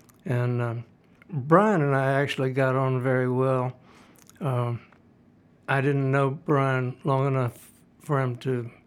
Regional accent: Memphis, Tennessee, United States; told him I was from Memphis and I knew

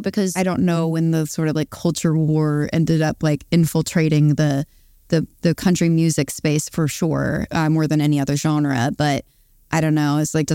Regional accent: the South, United States; as someone that has grown up listening to, I mean, I'm from the South, like listening to country music, growing up on the women of it particularly.

